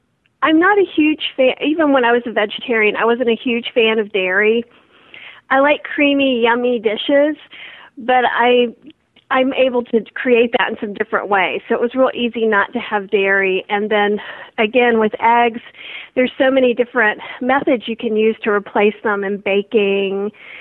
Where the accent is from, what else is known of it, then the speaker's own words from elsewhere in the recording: North Carolina, United States; also born or lived in New Orleans / New York / St. Louis; because I lived in New Orleans for 12 years. I'm from North Carolina.